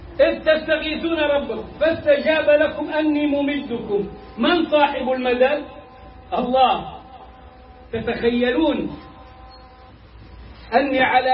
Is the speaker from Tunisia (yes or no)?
no; Egypt; مفتاح كلامنا كمصريين متعلمين وجهلة والنبي